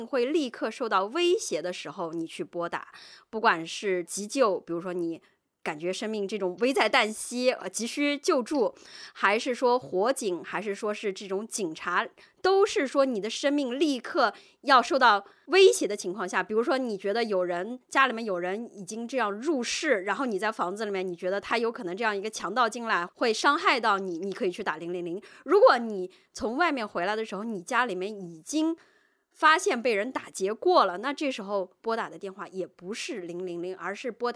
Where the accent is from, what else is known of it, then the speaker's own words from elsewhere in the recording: China; now in Australia; 毕竟说我们这一代人在中国当年长大的过程中